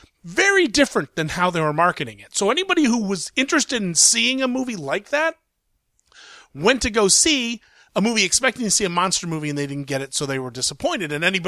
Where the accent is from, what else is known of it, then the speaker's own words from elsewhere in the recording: Columbus, Ohio, United States; He grew up in Columbus, Ohio, which is my hometown. Went to Bowling Green, which is my alma mater.